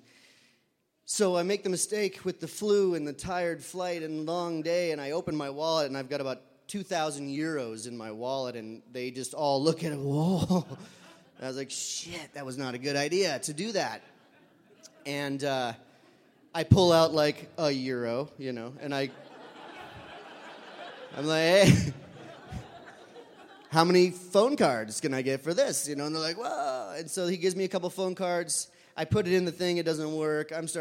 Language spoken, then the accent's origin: English; United States; the man said, where are you from? I said, I'm from America.